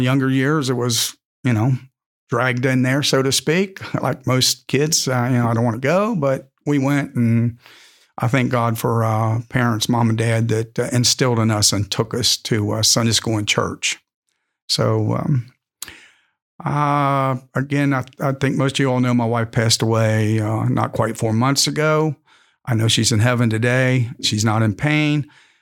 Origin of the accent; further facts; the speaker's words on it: Walton, Kentucky, United States; I have been in the Bellevue-McVille area, Rabbit Hash, actually, since 1992. I'm originally from Walton.